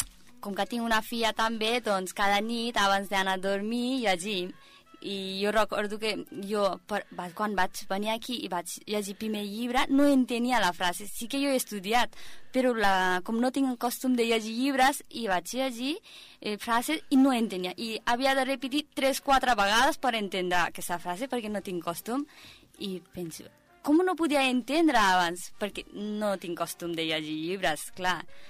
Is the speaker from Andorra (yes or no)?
no; Nepal; now in Spain; jo, com que soc de Nepal, no teníem, jo soc d'un poble i no teníem biblioteca